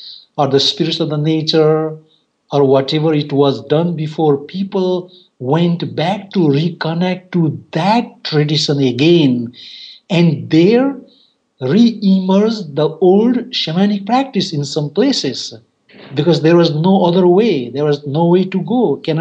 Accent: Nepal; English is a second language; So I come from Nepal.

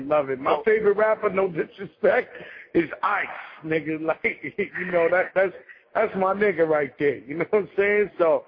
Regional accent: New York City, New York, United States; Like I said, you know, going to Manhattan, I'm from the Bronx. Going to Manhattan was like going to Asia.

